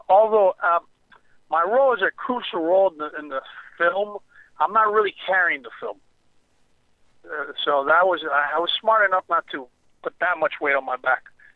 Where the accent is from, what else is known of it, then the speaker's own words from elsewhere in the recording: Miami, Florida, United States; I was born and raised in Miami, where the series supposedly took place.